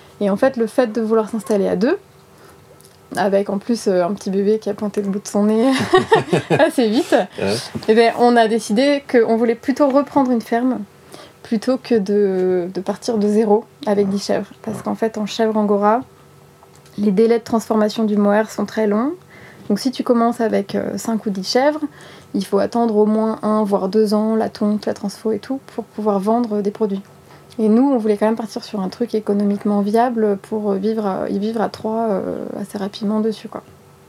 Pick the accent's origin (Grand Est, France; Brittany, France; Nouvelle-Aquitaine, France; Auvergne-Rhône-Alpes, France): Brittany, France; Moi, je suis bretonne.